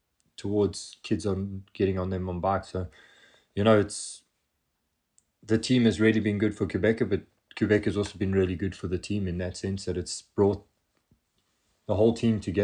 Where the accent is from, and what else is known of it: South Africa